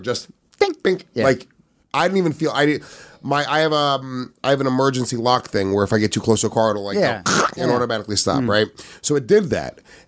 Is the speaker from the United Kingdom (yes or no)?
no; New York, United States; I grew up in Rockland County, New York.